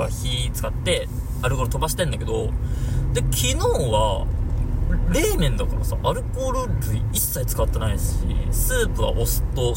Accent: Ushihama, Tokyo, Japan; あの俺の地元の、

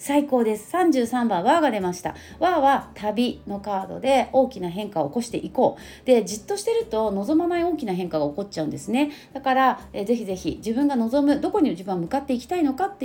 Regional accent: Kanto, Japan; だって私関東の人だから

